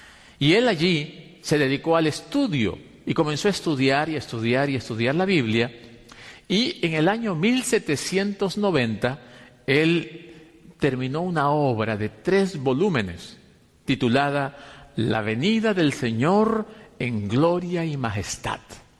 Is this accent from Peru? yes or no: yes; Peru; En mi país, en el Perú, la independencia de los españoles ocurrió en el año 1820.